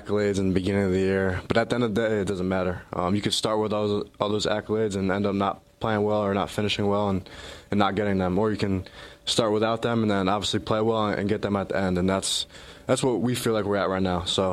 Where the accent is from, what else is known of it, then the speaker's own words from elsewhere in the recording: Connecticut, United States; now in Madison, United States; I'm from Connecticut, so it's kind of the same weather-wise